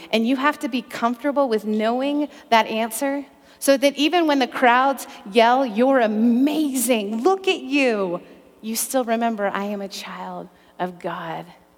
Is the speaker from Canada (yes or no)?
yes; Canada; He's Canadian, I'm Canadian, we can do it.